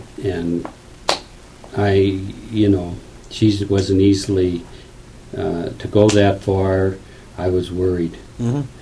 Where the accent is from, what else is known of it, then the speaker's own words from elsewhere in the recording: Illinois, United States; I'm from Illinois.